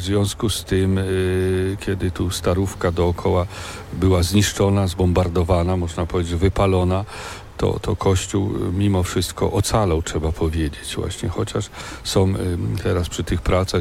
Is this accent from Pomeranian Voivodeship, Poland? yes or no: no; Lubusz Voivodeship, Poland; Pochodzę z okolic Nowej Soli, a więc około 120 kilometrów od Gorzowa, tak?